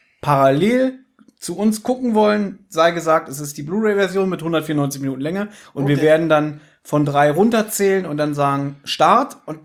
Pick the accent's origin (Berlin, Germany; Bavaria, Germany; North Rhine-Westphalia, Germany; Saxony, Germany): Berlin, Germany; Also wir sind aus Berlin